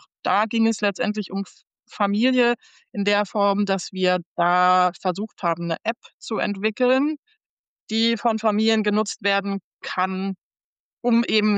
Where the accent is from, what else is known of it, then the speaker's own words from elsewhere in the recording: Hamburg, Germany; im März 2022 dann letztendlich in Hamburg gelandet. Wieder zurück. Also ich komme aus Hamburg und war dann viele Jahre woanders und bin jetzt back to the roots wieder in der Heimat.